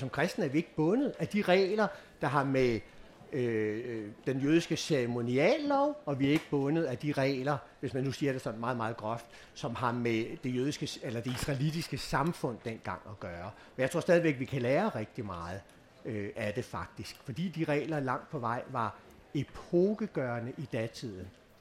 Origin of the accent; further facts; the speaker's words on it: Frederikssund, Capital Region of Denmark, Denmark; min egen lokalavis i Frederikssund, hvor jeg kommer fra.